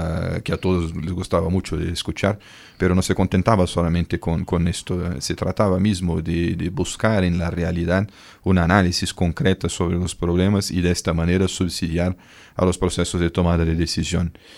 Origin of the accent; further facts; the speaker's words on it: Brazil; Spanish is a second language; primero porque soy brasileño